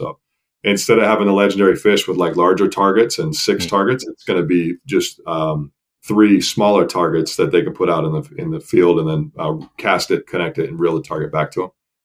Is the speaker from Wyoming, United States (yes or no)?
yes; Wyoming, United States; I grew up fly fishing. I grew up in Wyoming. So I grew up, I didn't do as much spin casting. I did a lot of fly fishing on rivers and streams.